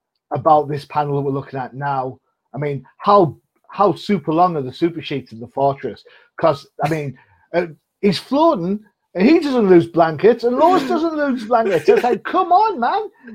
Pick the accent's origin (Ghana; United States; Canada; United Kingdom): United Kingdom; England; accent: English; It's either something in the... in the alphabet or something in my English accent, but whatever happens, it's just